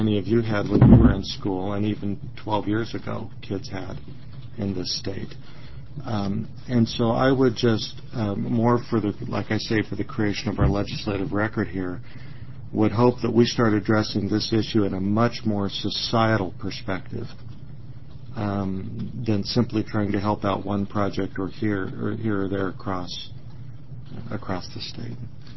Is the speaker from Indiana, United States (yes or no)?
no; Beaverton, Oregon, United States; I'm not from Gresham, I'm from Beaverton